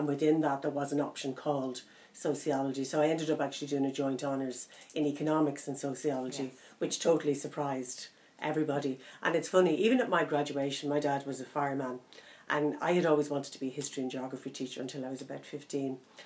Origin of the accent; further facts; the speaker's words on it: Dublin, Leinster, Ireland; I was born and raised in Coolock. My father was a fireman. My mother was a stay-at-home mother.